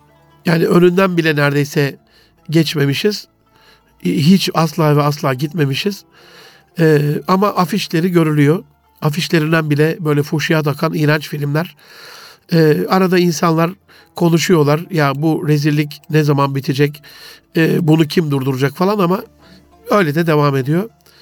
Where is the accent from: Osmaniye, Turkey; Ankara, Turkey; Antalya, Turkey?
Osmaniye, Turkey; also born or lived in Gaziantep; Çocukluğumda mesela Antep'ten Osmaniye'ye taşındık. Sanıyorum 6 yaşındayım. Hocazadeler mahallesinde işte büyük dedemiz, Ali dedemiz, onun olduğu o yerdeyiz. Yani orada geçti